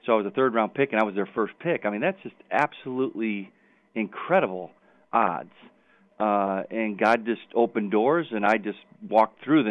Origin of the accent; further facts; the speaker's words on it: Aurora, Illinois, United States; And then Aurora University, right here in my hometown, ironically just reached out to me, just out of the blue.